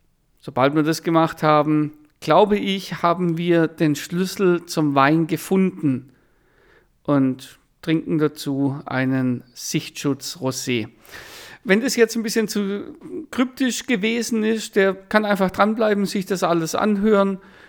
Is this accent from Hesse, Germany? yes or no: no; Baden-Württemberg, Germany; Allerdings bei uns im Schwabenland hat es Korea geheißen.